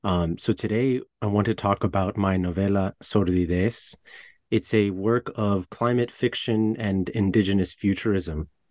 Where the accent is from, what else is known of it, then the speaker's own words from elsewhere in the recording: Puerto Rico; growing up in Puerto Rico